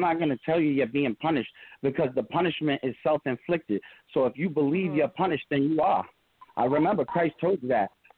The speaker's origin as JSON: {"language": "English", "region": "Rhode Island", "country": "United States", "said": "America, I'm from New England. I'm from Rhode Island. We're progressive out here."}